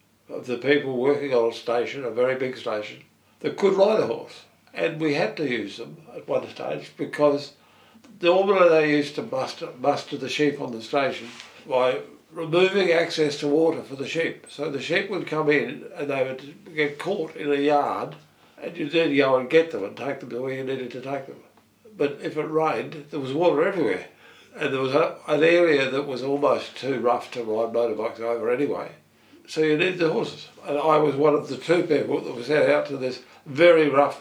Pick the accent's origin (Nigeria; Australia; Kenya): Australia; South Australia; also born or lived in Adelaide; On a farm, 15 kilometres northwest of Clare.